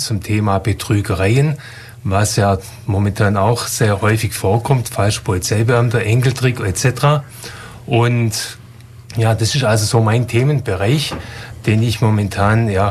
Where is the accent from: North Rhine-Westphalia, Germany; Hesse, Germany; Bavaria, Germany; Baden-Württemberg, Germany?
Baden-Württemberg, Germany; Ne, ich komme hier aus der Region.